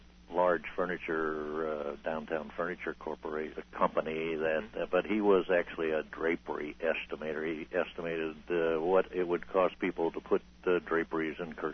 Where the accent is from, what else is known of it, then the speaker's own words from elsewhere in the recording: Portland, Oregon, United States; born there; I was born in Portland, Oregon, in 7 October 1929.